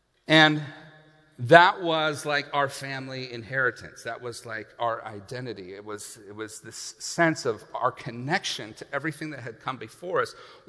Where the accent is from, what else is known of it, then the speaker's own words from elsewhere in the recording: Cave Junction, Oregon, United States; You know, I grew up in Cave Junction for the first half of my life. Now, if you are not from around here, that may not mean anything.